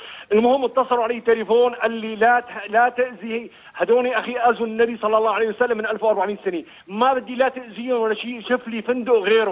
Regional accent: Medina, Medina Province, Saudi Arabia; أنا من المدينة المنورة والله

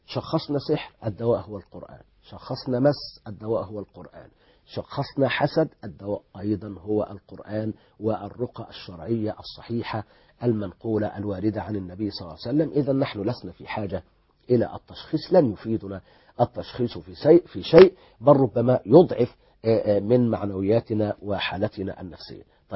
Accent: Egypt; هنا في بلدنا مصر

